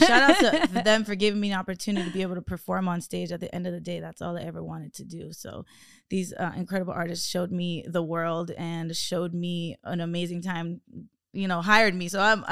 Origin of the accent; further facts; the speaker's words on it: Miami, Florida, United States; I'm from Miami. We don't play that.